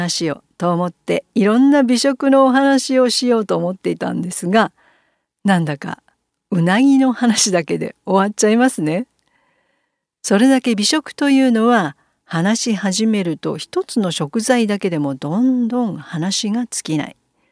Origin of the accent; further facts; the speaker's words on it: Nagoya, Aichi, Japan; 子供の頃は名古屋に住んでいましたが、そんなにまだ飲食店も今ほどはなかったから